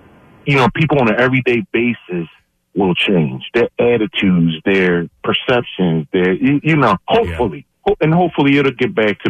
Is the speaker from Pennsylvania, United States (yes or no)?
yes; Philadelphia, Pennsylvania, United States; I'm in Harrisburg. I'm from Philly and everything, but I just, I work out here, so I've been out here for a while.